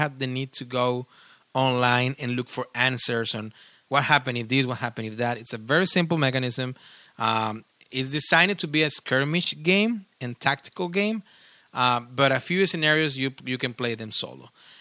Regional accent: Mexico; I mean, I'm not from Spain, of course. I'm from Mexico.

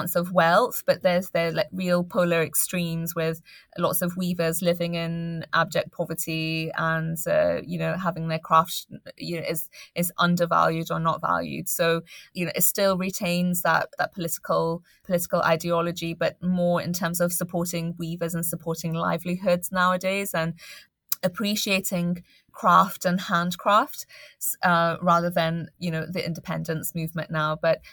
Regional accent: Scotland, United Kingdom; I'm Scottish

